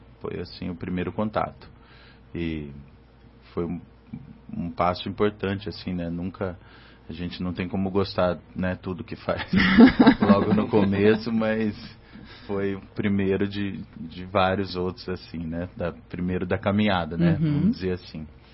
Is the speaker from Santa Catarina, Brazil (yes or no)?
no; Curitiba, Paraná, Brazil; vim de Paranavaí, né? Nasci em Paranavaí, mas vim para Curitiba com neném ainda, né? Uhum. Com menos de um ano.